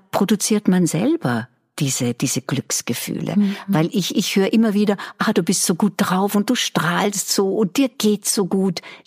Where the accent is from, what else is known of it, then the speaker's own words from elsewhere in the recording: Vorarlberg, Austria; Also ich komme vor Adelberg, aus Vorarlberg